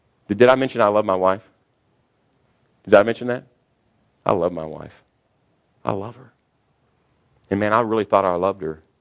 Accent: Kentucky, United States; Now, I'm from Kentucky. A lot of people don't have teeth there, all right?

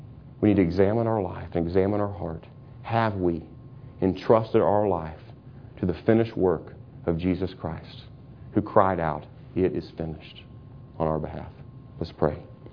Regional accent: Missouri, United States; I'm from Missouri, the Show Me State.

